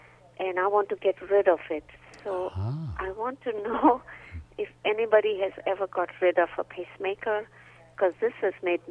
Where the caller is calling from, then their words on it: Fort Worth, Texas, United States; I'm calling from Fort Worth, Texas.